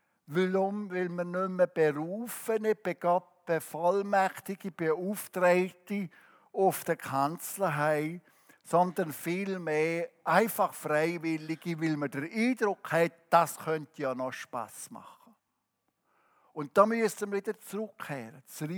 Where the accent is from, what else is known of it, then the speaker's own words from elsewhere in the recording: Switzerland; Abstimmen, wie wir ja als Schweizer so sehr verliebt sind, unser demokratisches Prinzip.